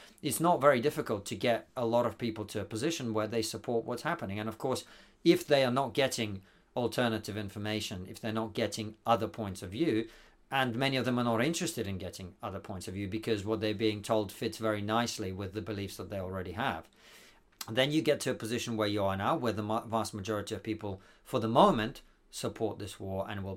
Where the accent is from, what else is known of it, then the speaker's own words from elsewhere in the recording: Moscow, Russia; as someone who was a Jewish dark-skinned kid growing up in Moscow, I had to be very careful to avoid hordes of neo-Nazis that were roaming the streets of Moscow in the 90s